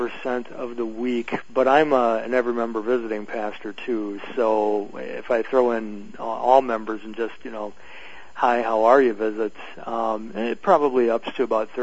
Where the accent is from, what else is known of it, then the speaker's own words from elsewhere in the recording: Watertown, Wisconsin, United States; Yes, I grew up in Watertown, which is about an hour west of Milwaukee, right between Milwaukee and Madison.